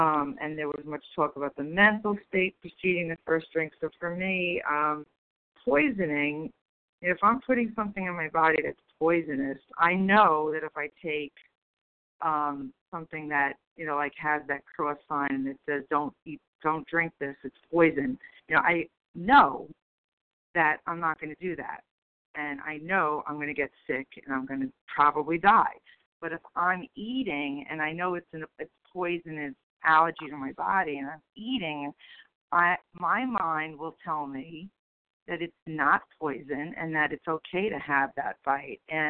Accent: New Jersey, United States; from New Jersey

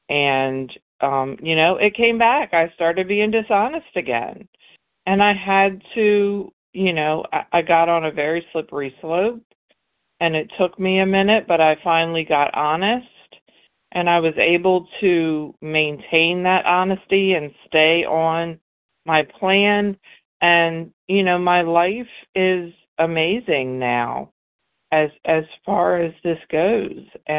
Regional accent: Mississippi, United States; And I'm from Mississippi

